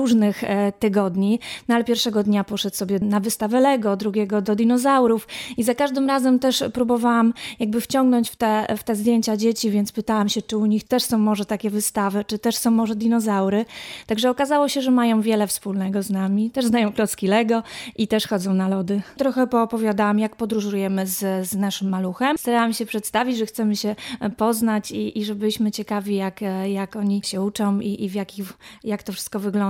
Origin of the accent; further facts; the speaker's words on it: Bydgoszcz, Kuyavian-Pomeranian Voivodeship, Poland; Zawsze tylko mówimy, no jesteśmy z Bydgoszczy